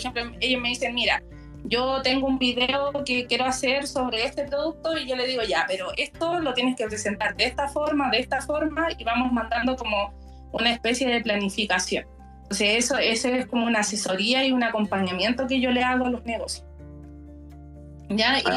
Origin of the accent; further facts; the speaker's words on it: Chile; O sea, una publicidad de 5 días acá, yo soy de Chile, acá sale